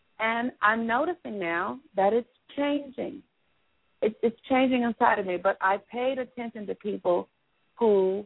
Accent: Watts, California, United States; I was raised in Watts. I was raised around in an environment where people would say that is not a safe place.

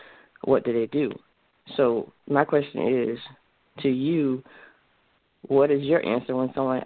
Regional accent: Tampa, Florida, United States; I'm from Tampa, Florida, owner of Fresh Start Development for 14 years, do commercial and residential general contracting, new builds and renovations.

